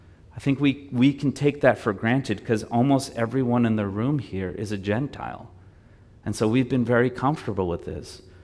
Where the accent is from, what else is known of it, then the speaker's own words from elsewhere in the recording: Brazil; I'm from Brazil.